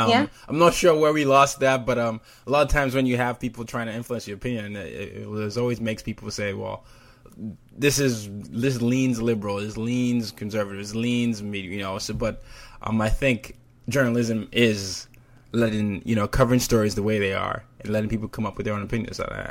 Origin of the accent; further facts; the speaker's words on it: Nigeria; Well, I'm from Nigeria